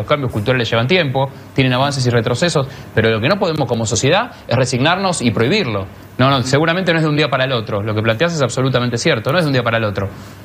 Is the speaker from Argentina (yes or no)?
yes; Argentina; nosotros como argentinos